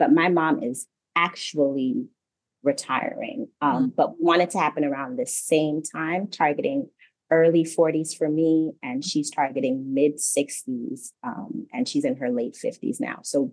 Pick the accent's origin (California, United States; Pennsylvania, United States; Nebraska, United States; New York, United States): New York, United States; Brooklyn; I am from Brooklyn, New York, but my family is from Haiti.